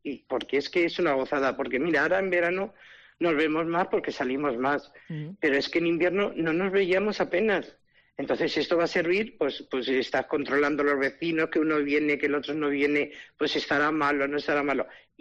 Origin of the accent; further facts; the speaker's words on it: Brieva, Spain; O sea, yo Brieva es, yo no he nacido en Brieva, pero es Brieva, Brieva es mi pueblo.